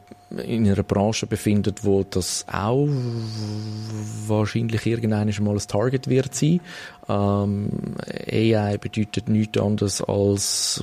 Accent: Switzerland

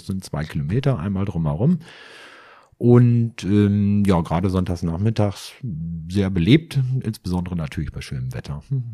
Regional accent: Nordhorn, Lower Saxony, Germany; moved away as an adult; now in Berlin, Germany; Ja, also ich bin in der Nähe von Nordhorn aufgewachsen. Bin dann Anfang der 90er nach Berlin gezogen, beruflich bedingt.

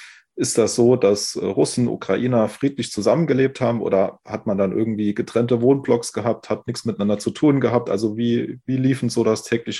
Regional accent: Saarland, Germany; Also ich komme ja aus dem Saarland, bin ja jetzt hier aus Saarbrücken zugeschaltet und wir sind ja auch eine Grenzregion, die immer wieder Zankapfel zwischen Frankreich und Deutschland war

